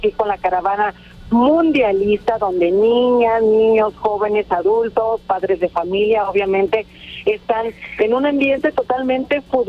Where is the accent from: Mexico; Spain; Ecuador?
Mexico; Un pronóstico que yo podría decir como mexicana, no como periodista deportiva, sino como esa sangre que se siente